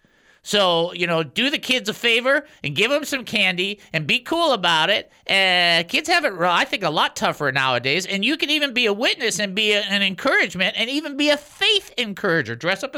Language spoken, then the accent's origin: English; Detroit, Michigan, United States; I mean, I grew up in Detroit. So we would take a pillowcase, go house to house, and you dressed up as whatever.